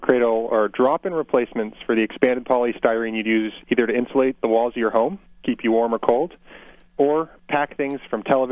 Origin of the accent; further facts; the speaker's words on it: Vermont, United States; Well, I was actually originally inspired growing up in Vermont on a small farm that made maple syrup